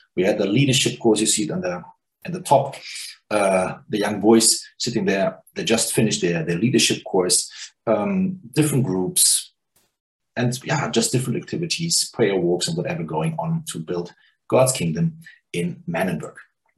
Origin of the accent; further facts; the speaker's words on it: Germany; English is a second language; now in South Africa; I'm from Germany